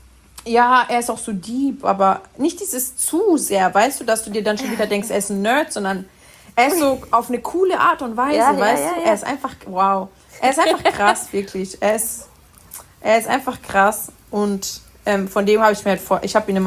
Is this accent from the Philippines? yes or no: no; Italy; wir sind Italiener, mein Onkel ist Sizilianer, mein anderer Onkel ist Napoletaner, also mein Papa ist Römer